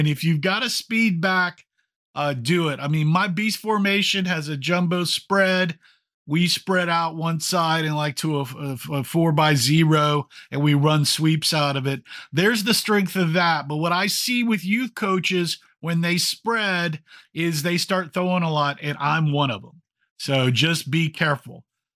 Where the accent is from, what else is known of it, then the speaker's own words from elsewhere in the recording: Texas, United States; I'm from Texas, and so air raid spread stuff to us and how we run spread here, it's not power spread.